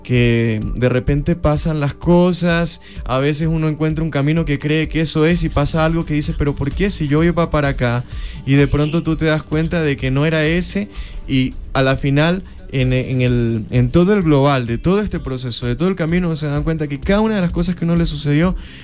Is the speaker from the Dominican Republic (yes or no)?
no; Manta, Manabí, Ecuador; also born or lived in Ambato; Yo soy nacido en Ambato, pero apenas de 8 días de nacido, yo me crié en la ciudad de Manta.